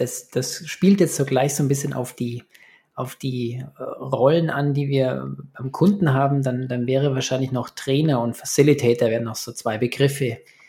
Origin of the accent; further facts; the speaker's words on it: Munich, Bavaria, Germany; now in Taipei, Taiwan; meine Heimatstadt München